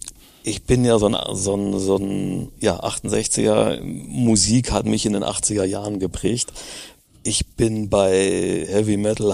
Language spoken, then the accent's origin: German; North Rhine-Westphalia, Germany; also ich komme aus dem Sauerland, bei uns gibt es entweder Buche oder Fichte.